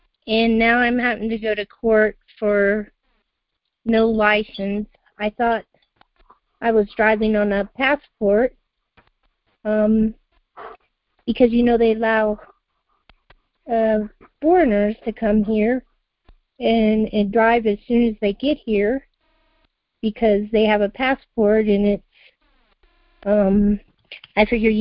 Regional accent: Colorado, United States; I'm from Colorado.

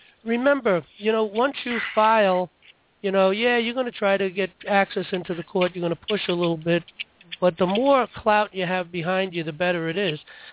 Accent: New York City, New York, United States; But I can tell you, I come from New York City.

